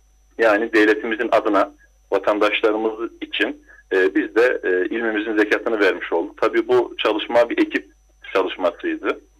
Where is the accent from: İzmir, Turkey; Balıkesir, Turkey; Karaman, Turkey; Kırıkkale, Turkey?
Karaman, Turkey; born there; 1980 Karaman doğumluyum.